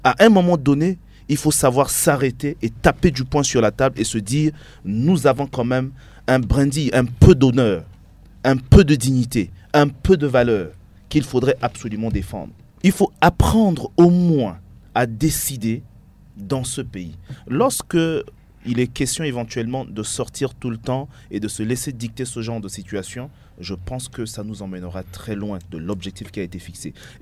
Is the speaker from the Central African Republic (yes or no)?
yes; Central African Republic; Je suis singulièrement révolté en tant que centrafricain.